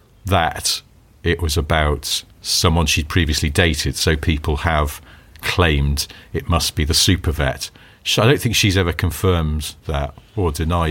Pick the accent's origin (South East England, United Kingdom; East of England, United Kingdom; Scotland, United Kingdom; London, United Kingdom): East of England, United Kingdom; Norwich; That I'm from Norwich and I have very orange hair in the 90s.